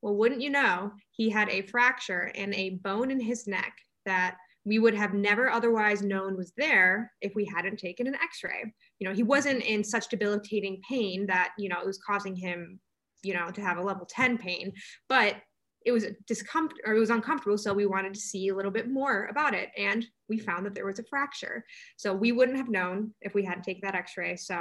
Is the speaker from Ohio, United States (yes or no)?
yes; Toledo, Ohio, United States; But we knew that we wanted to come back to the Midwest because I'm from Toledo, Ohio.